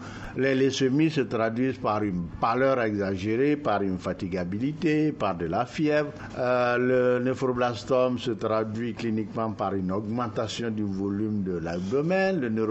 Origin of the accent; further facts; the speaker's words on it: Mali; C'est le premier type de cancer chez nous au Mali et même en Afrique subsaharienne.